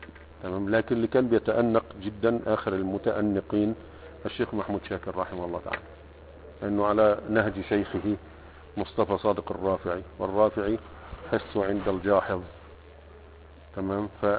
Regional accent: Egypt; الآن صح يعني عندنا في مصر صحف لكن كلها سياسة

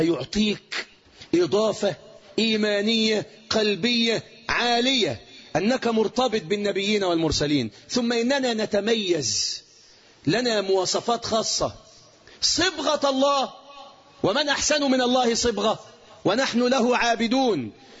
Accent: Egypt; بلدنا مصر

